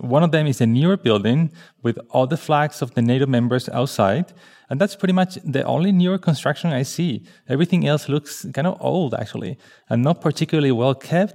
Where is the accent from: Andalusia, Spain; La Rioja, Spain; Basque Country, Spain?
Andalusia, Spain; They're both in the south of Spain, Andalusia, where I'm from